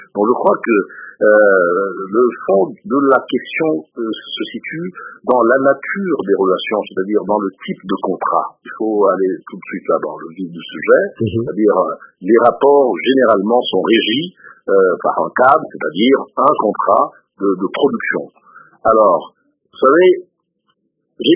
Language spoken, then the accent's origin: French; DR Congo; Nous sommes des Congolais, vous l'êtes aussi un peu que moi